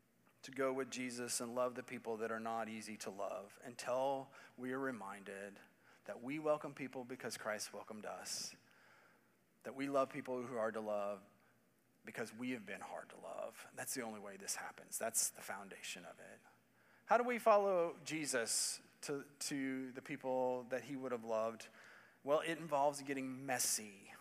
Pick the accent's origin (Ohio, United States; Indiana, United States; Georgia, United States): Indiana, United States; I grew up in Indiana.